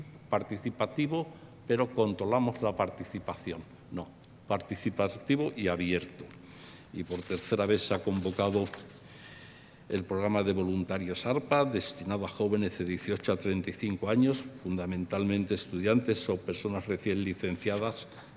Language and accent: Spanish; Salamanca, Castile and León, Spain; yo soy salmantino y los salmantinos pues miramos a Portugal como la misma tierra.